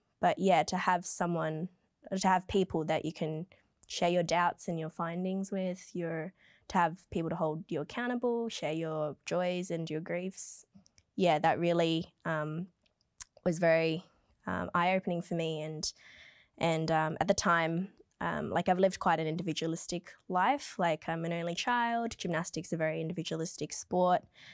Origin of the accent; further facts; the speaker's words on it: Kellyville, New South Wales, Australia; So I grew up in Kellyville, and a few streets away, there's Kellyville Anglican Church.